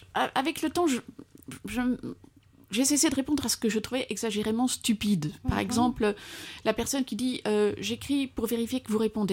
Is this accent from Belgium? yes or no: yes; Belgium; je rappelle à toute occasion que je suis belge